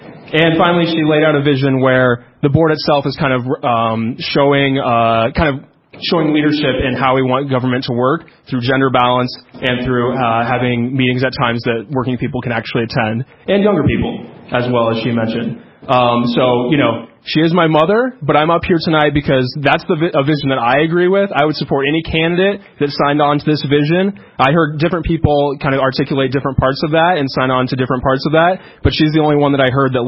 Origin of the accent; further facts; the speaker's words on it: Huxley, Iowa, United States; also born or lived in Slater; I'm from Slater. And … That's not the reason I'm up here right now, though. I'm up here because, I love Story County. I grew up right outside of Huxley with my parents, obviously.